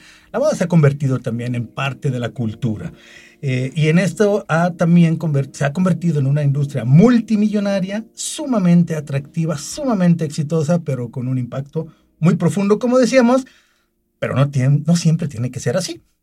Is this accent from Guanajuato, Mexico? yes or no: no; Guadalajara, Jalisco, Mexico; born there; tapatía, así nos dicen a los que nacimos en Guadalajara